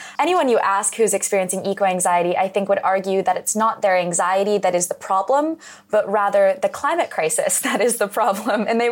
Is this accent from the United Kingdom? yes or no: no; Western Canada, Canada; I grew up in Western Canada, just adjacent to the oil sands and also the incredible Rocky Mountains, a bit of a juxtaposition.